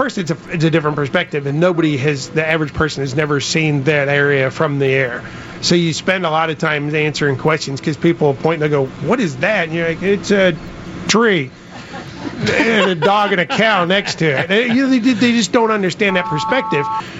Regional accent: Kentucky, United States; Couple years ago, I was flying in rural Kentucky, and I'm from Kentucky, so I kind of defend the territory

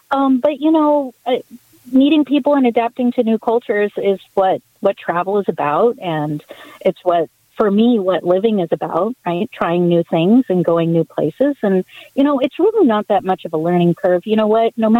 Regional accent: Los Angeles, California, United States; now in Holly, United States; I grew up in Los Angeles, California.

